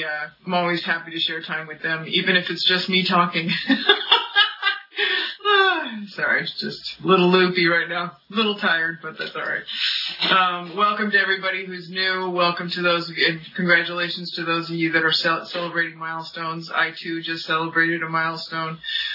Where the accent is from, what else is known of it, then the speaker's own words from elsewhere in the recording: California, United States; I grew up in the San Fernando Valley. Doesn't make me an alcoholic, but it helped.